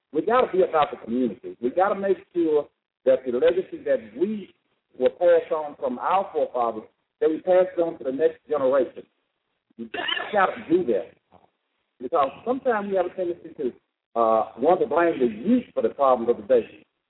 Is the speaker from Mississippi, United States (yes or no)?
yes; Port Gibson, Mississippi, United States; I grew up in Port Gibson, Mississippi, a small community where people actually join together and work together.